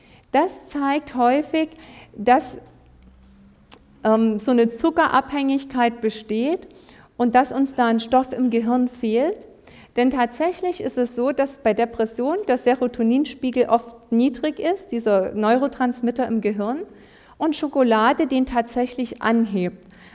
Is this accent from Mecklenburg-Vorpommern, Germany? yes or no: yes; Waren, Mecklenburg-Vorpommern, Germany; Ich komme zumindest aus Waren, da gibt es viele Seen und auch Fischerei.